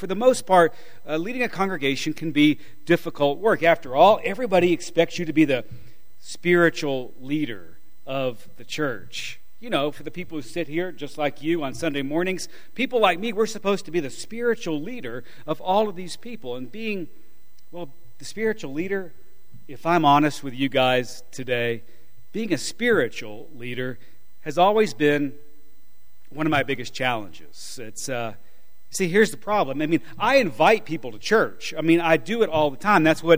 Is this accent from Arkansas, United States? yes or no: yes; Arkansas, United States; But I was raised in Arkansas from about second grade through college. And that's when I went off to Duke. So, yeah, I am a southerner.